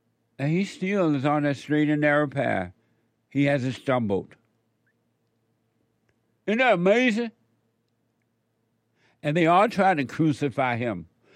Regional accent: Alabama, United States; moved away; also born or lived in Indiana / California; I moved from Alabama to Indiana, from the plantation to Indiana, got a job for 2 weeks, flew out to California on my own, paid my way.

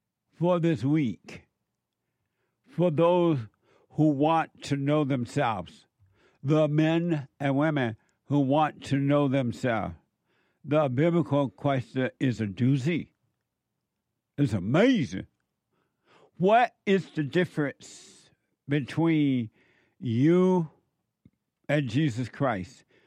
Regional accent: Alabama, United States; Because I grew up in Alabama on a plantation. It was amazing.

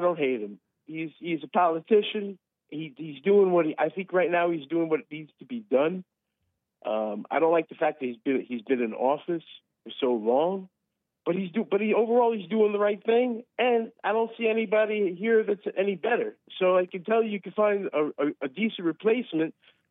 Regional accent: United States; now in Israel; Love it here, man. I moved here in 2009. I'm American.

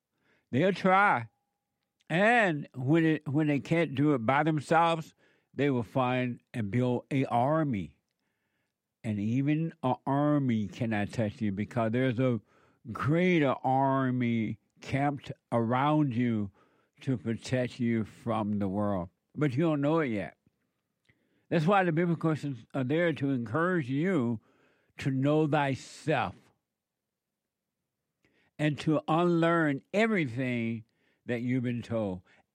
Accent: Alabama, United States; it reminds me of growing up in Alabama on that plantation when we could really enjoy country and Western music.

